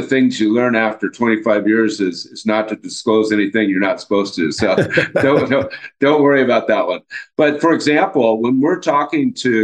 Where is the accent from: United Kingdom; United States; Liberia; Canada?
United States; Seattle, Washington; I'm from Seattle, and most of the companies up there, they're all private